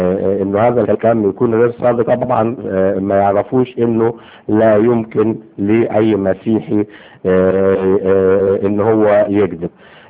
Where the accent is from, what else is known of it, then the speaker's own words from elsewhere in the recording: Egypt; المفروض انه بيقع برضه لينا كمصريين وخاصة اللي موجودين في الخارج